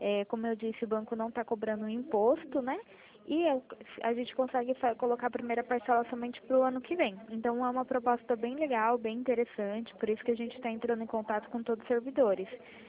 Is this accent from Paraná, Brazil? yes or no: no; Itatiba, São Paulo, Brazil; Eu sou do interior de São Paulo, Itatiba.